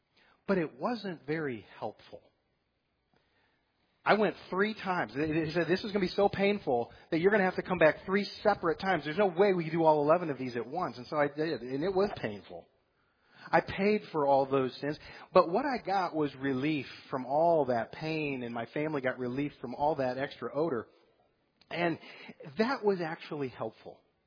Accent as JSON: {"language": "English", "region": "Wisconsin", "country": "United States", "tie": "born or raised there", "said": "I grew up in Wisconsin, if any of you are from there."}